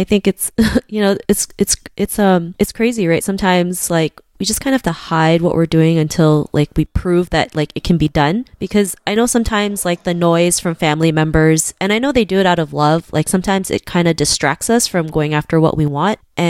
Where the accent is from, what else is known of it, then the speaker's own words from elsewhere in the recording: Philippines; I'm from the Philippines as well.